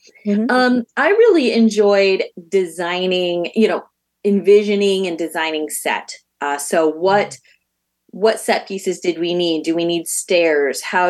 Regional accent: Chesterton, Indiana, United States; also born or lived in Fort Wayne, Indiana; I actually grew up in the region. I grew up in Chesterton and graduated from Chesterton High School in the year 2000. And from there, went to college and ended up for the next 23 years in Fort Wayne, Indiana.

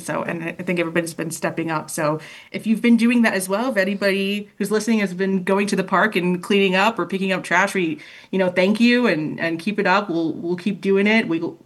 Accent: the South, United States; That's kind of why I feel a little bit more at home here from the South.

